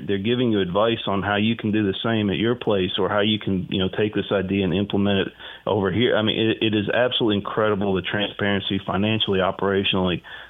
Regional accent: Knoxville, Tennessee, United States; the deal is in Knoxville, Tennessee, which is my hometown. It's a place I love. My family's there.

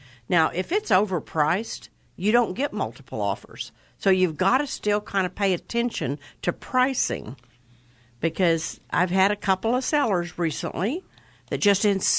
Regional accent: Texas, United States; Mean, we're from Texas.

